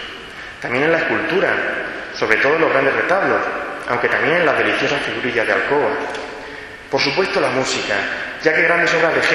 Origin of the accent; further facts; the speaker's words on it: Totana, Region of Murcia, Spain; Para mí, la llegada de la Navidad en aquellos años 80 de mi niñez en Totana